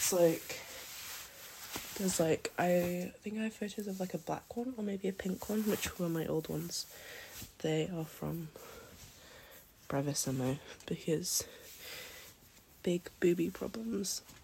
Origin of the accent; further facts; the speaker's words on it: England, United Kingdom; I've gotten a lot of Australian. I'm British. I live in England.